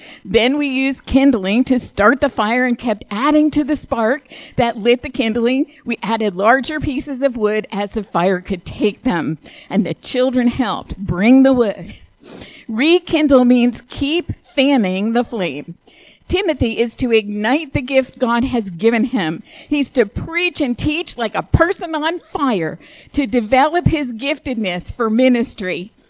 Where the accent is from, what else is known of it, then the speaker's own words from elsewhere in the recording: the North, United States; I grew up in the North, and you didn't have sweet tea in the North.